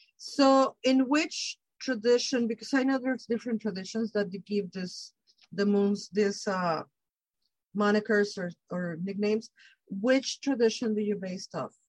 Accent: Mexico; I, growing up in Mexico, we don't have that, not to my knowledge

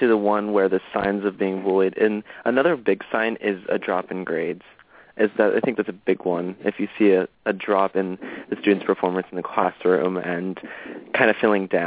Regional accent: Lima, Ohio, United States; I'm from Lima, Ohio.

